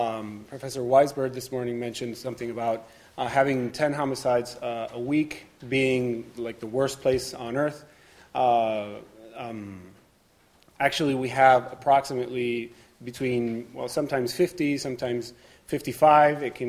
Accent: Venezuela; I'm actually from Venezuela, although I'm working on this project in Colombia.

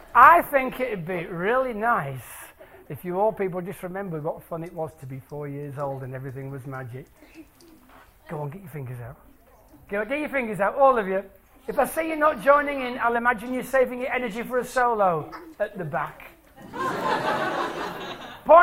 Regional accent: York, Yorkshire and the Humber, United Kingdom; Oh, and I'm from Old York, there you go.

